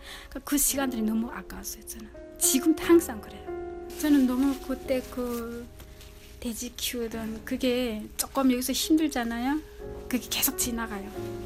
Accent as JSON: {"language": "Korean", "country": "North Korea", "also_born_or_lived": "United States / South Korea", "moved": "yes", "said": "북한 사람 누구나 그런 건 있을 거예요. 미국이 내가 오래 살았다고 한국이 오래 살았다고 내 고향은 아니잖아요. 제2의 고향은 될 수 있지만 내 고향은 아니죠."}